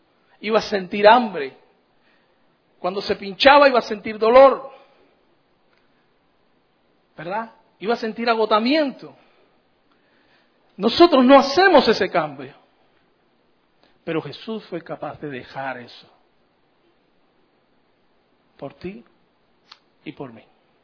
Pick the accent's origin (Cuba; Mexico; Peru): Cuba; Quiero terminar solamente porque como buen cubano, somos interesados.